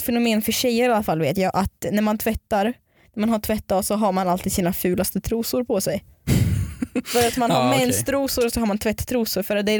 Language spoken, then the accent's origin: Swedish; Dalarna County, Sweden; Jag är från Dalarna.